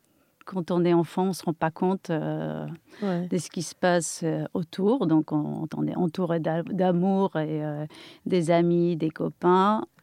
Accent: Poland; French is a second language; moved away; j'ai appris le français en Pologne et... Donc c'est toujours la langue que j'adorais et que je préférais à l'anglais.

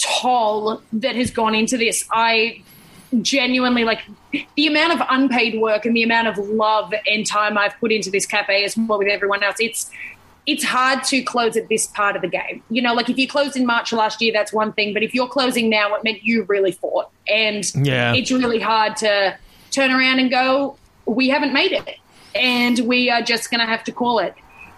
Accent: Sydney, New South Wales, Australia; growing up in Sydney, like they're not like, you know, I mean, they're not prevalent as that misinformation.

